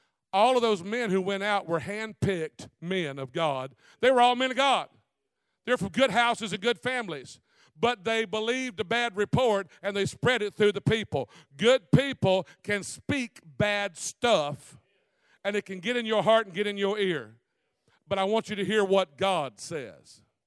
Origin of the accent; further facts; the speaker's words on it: Ferriday, Louisiana, United States; from my hometown of Faraday, Louisiana, started out in church, sat right next to the pew by my mama.